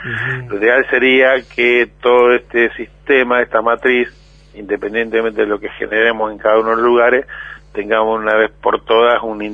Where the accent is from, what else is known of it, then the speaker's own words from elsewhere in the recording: Comodoro Rivadavia, Chubut, Argentina; Ustedes bien saben que yo soy de Comodoro Rivadavia.